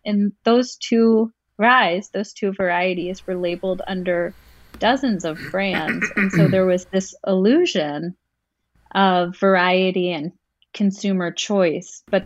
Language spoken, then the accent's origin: English; Pittsburgh, Pennsylvania, United States; And we're from Pittsburgh, and I know you guys know, but we, Pittsburgh was the birthplace of American rye whiskey.